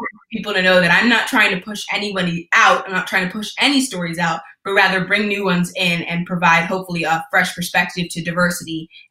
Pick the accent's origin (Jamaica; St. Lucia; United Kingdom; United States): Jamaica; so I will never forget my Jamaican heritage and the pride I have in being Jamaican.